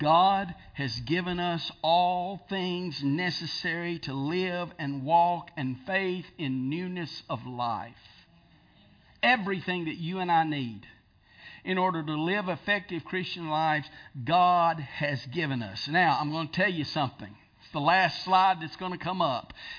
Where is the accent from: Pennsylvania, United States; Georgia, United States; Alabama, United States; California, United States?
Alabama, United States; Piedmont; in the little church that I grew up in Piedmont, Alabama, we sang convention songs.